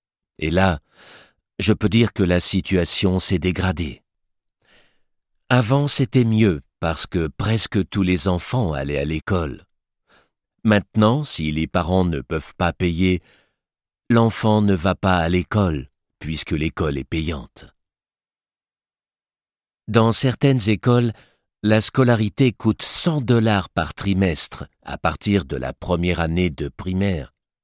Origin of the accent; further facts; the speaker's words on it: Kinshasa, DR Congo; Je suis né et j'ai grandi à Kinshasa, au Congo. C'est une très grande ville.